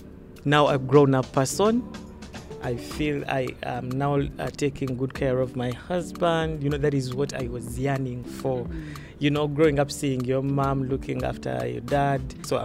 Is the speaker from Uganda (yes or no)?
yes; Uganda; moved away; We feel that we are in a safer place compared to my home country, Uganda, where we could not exercise our love.